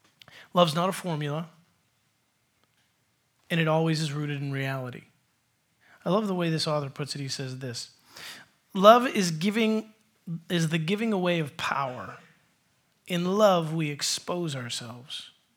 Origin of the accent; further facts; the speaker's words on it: New York, United States; I grew up in New York, she grew up in Mobile, Alabama.